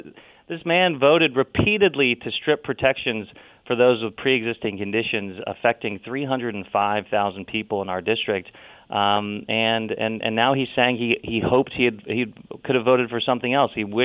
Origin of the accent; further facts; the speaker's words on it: Ohio, United States; As a result, I vaguely look Hawaiian, but I'm from Ohio.